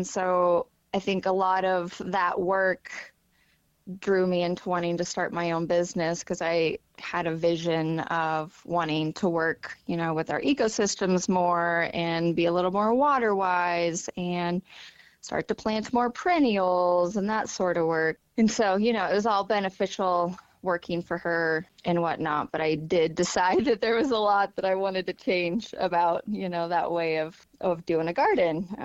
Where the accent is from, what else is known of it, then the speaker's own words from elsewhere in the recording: Nebraska, United States; now in Golden, United States; I'm currently living in Golden, Colorado, but I'm originally from Kennesaw, Nebraska.